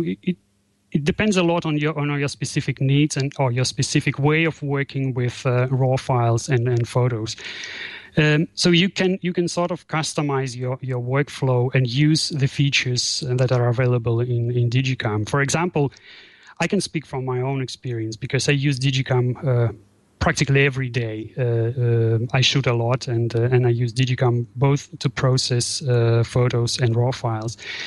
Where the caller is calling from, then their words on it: Aarhus, Central Denmark Region, Denmark; I'm speaking from Aarhus in Denmark. It's the second largest city. We have plenty of wind, not so much sun, and a bit of rain every now and then.